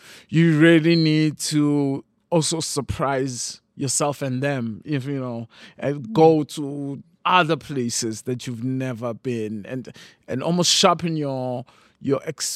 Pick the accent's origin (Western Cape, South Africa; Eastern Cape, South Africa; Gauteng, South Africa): Eastern Cape, South Africa; Tsolo; I grew up in the Eastern Cape, a small town called Tsolo.